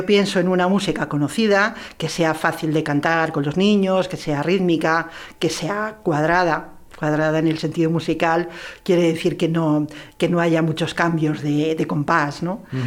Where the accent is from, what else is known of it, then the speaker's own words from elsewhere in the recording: Spain; pues porque soy española